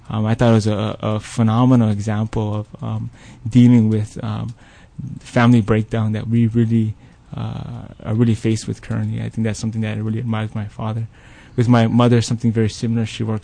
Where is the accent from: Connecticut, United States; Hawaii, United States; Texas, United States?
Hawaii, United States; Waianae; I think it's similar to where when I grew up in Waianae, you know, I thought it was just like any other place until I went to Iolani.